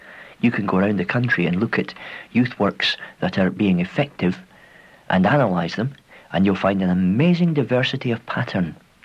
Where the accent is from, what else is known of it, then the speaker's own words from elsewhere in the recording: Swindon, South West England, United Kingdom; my hometown, Swindon in Wiltshire